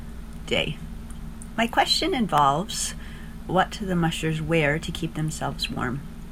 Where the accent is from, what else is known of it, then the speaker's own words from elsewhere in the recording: Caribou, Maine, United States; from Caribou, Maine.